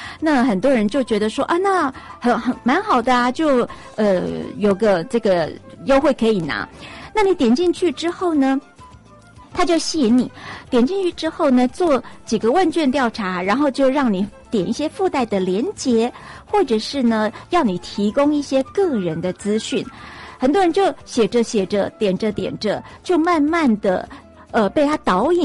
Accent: Taiwan

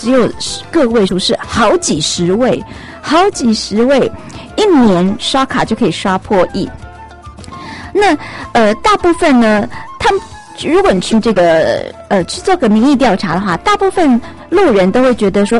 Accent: Taipei, Taiwan; 所以我们台北其实不算有呢，我们台北才第38名哎。我们是均富啦，我们应该是这样说，我们台湾人是均富

